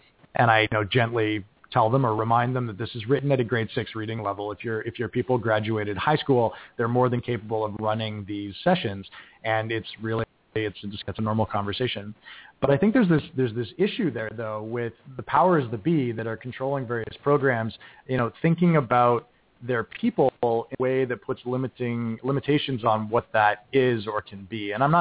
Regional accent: Toronto, Ontario, Canada; So I'm Canadian. I'm from Toronto originally.

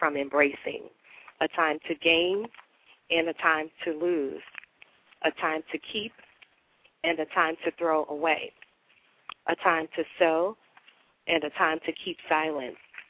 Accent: New Orleans, Louisiana, United States; She didn't know that I was from New Orleans

